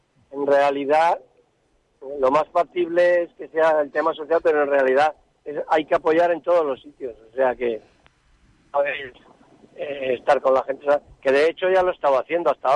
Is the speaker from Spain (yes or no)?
yes; Navarre, Spain; tú sabes que soy navarro y los navarros...